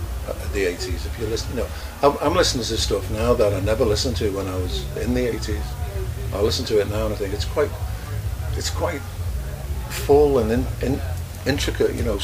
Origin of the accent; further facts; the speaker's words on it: Liverpool, North West England, United Kingdom; Yeah, we're all from Liverpool. Yeah.